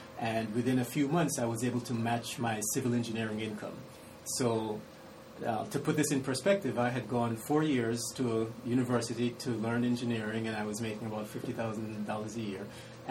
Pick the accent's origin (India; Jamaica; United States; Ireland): Jamaica; I'm originally from Jamaica